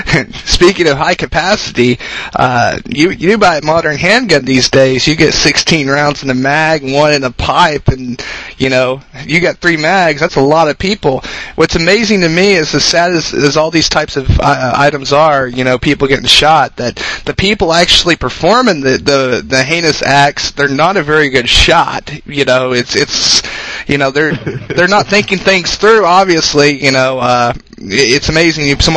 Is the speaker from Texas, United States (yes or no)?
yes; Texas, United States; I'm in another state. You know, Oklahoma. I came from Texas, got my, you know, driver's license in, you know, it's Texas.